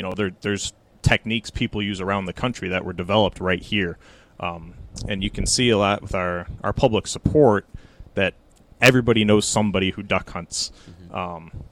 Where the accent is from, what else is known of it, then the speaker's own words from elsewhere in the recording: Algonac, Michigan, United States; I grew up here in Algonac, and there's so many opportunities to get out and do things that it's really easy to get kind of fall in love with it.